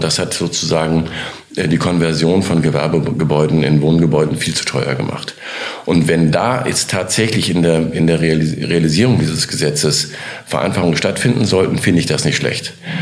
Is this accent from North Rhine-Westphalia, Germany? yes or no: yes; Düsseldorf, North Rhine-Westphalia, Germany; born there; Aus Düsseldorf.